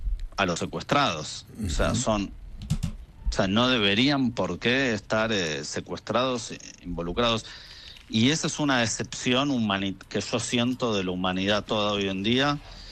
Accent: Argentina; Hace 15 más o menos, misma situación. ¿De dónde sos? De Argentina.

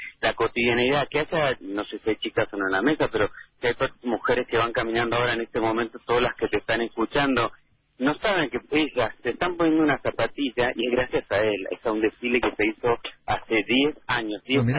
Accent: Argentina; soy el único argentino que tiene likeado por él en el 2017

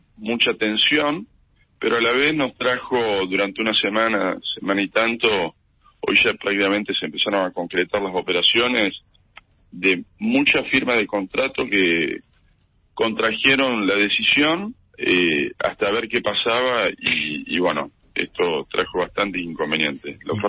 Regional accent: San Pedro, Buenos Aires Province, Argentina; yo soy de San Pedro, un pueblo de 40.000 habitantes

